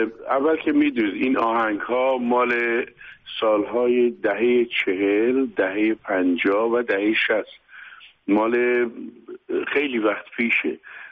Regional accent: Iran; moved away; من تمام اینها را موقعی که از ایران بیرون اومدم

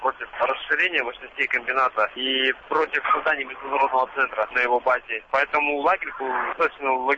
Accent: Irkutsk, Irkutsk Oblast, Russia; Я живу недалеко от этого места, где строится комбинат. Я иркутянин

